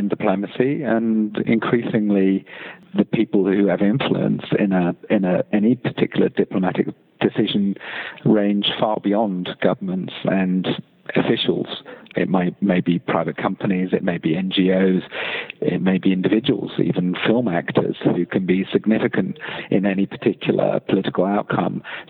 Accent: United Kingdom; My breach from formal diplomacy, from being a British diplomat, happened because of the Iraq war.

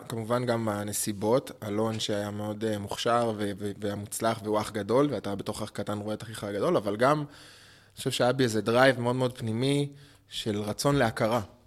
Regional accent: Jerusalem, Jerusalem District, Israel; now in Tel Aviv, Israel; 32, במקור ירושלמי, היום מתגורר בתל אביב.

